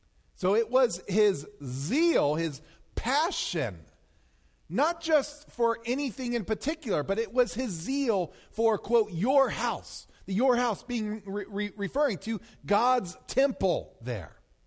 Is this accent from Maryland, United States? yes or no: yes; Maryland, United States; I grew up in Maryland